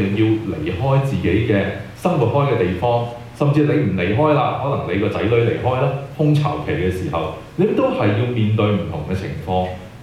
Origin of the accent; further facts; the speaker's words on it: Guangdong, China; accent: Cantonese; 用回我們廣東話的講法就是留得青山在